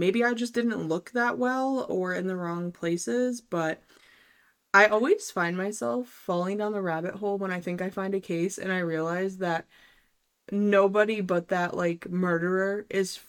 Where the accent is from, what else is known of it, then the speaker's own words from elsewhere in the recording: New England, United States; mean, I've never been there, even though I'm from New England area.